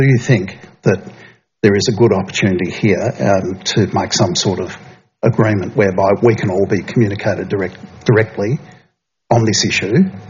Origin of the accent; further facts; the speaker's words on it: Tinderbox, Tasmania, Australia; I'm from Tinderbox.